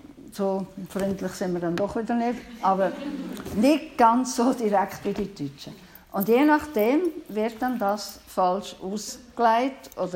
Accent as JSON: {"language": "German", "country": "Switzerland", "said": "Bei uns in der Schweiz ist das unhöflich. Das macht man nicht."}